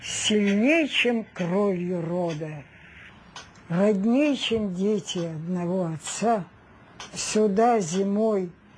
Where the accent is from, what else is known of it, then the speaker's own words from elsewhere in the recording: Moscow, Russia; Коренная москвичка. Родилась в Москве. Но судьба меня почему-то вдруг забросила в Ленинград.